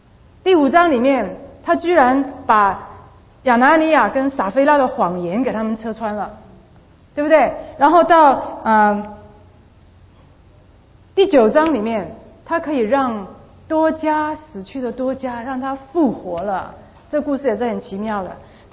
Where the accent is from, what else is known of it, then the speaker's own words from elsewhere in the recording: Taiwan; 就比方说我从台湾来的，我可以听得懂一些台语，我也可以去买东西可以了，但是你叫我用台语讲一篇道，我现在还不行，用台语念圣经也不行。